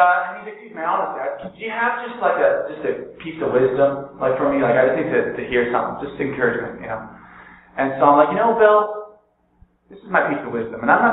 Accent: Iceland; I'm from Iceland. I'm born and raised in Iceland

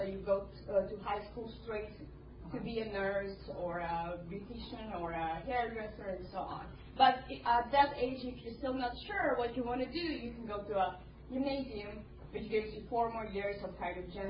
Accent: Croatia; some of the facts and information about my home country, which is Croatia.

